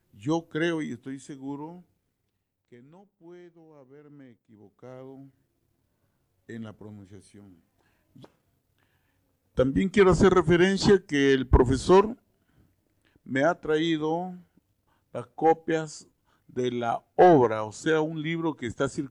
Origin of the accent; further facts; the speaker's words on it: Villa de Eten, Lambayeque, Peru; En mi tierra, en la ciudad de Villa de Eten, mis paisanos, al levantarse a las 5 de la mañana